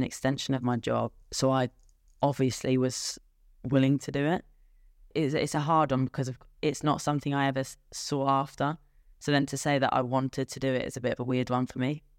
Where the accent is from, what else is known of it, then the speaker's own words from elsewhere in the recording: England, United Kingdom; well, I'm typically English.